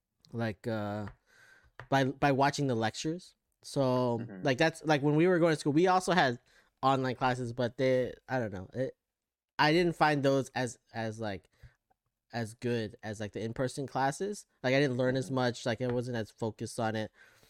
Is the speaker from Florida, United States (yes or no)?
yes; Orlando, Florida, United States; I'm from Orlando. I'm a Magic fan.